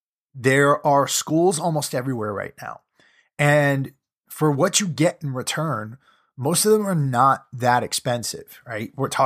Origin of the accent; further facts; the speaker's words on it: Connecticut, United States; now in California, United States; I live in California. I grew up in Connecticut